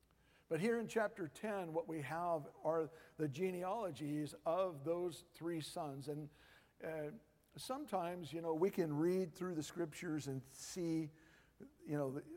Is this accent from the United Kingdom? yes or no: yes; United Kingdom; I not only am Scottish, but I'm English too